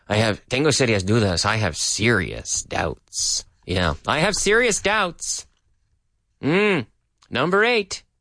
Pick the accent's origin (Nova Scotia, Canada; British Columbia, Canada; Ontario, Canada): Nova Scotia, Canada; Liverpool; So this was in my hometown of Liverpool, Nova Scotia. And it served Liverpool, Nova Scotia, Canada, by the way.